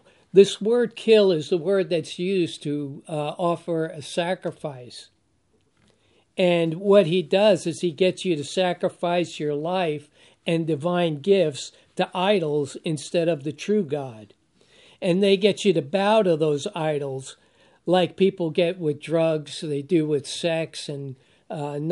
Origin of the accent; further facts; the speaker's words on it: New York, United States; I was raised in the Roman Catholic Church, Italian parents in New York, that's where you go.